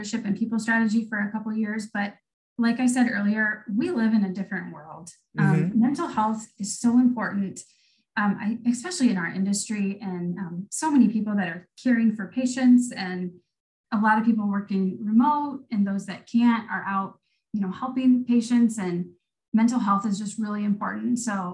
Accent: Iowa, United States; I've never milked a cow and I'm from Iowa.

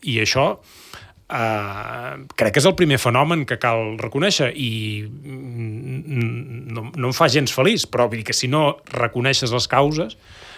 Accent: Catalonia, Spain; nosaltres que venim de que ens han massacrat els drets fonamentals com a catalans

